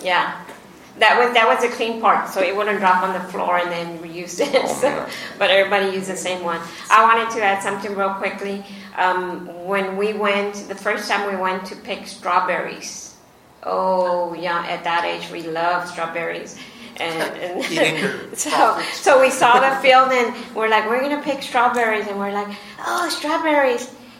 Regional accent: Brownsville, Texas, United States; and I'm from Brownsville, so a lot of other Mexican Americans

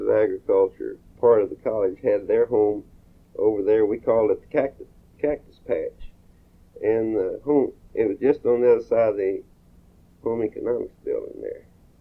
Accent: San Antonio, Texas, United States; No, I was born in San Antonio.

